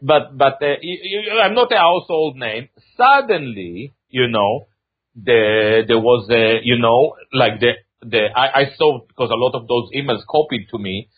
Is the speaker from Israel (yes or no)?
yes; Israel; accent: Israeli; now in United Kingdom; to give my Israeli accent, you know, some extra power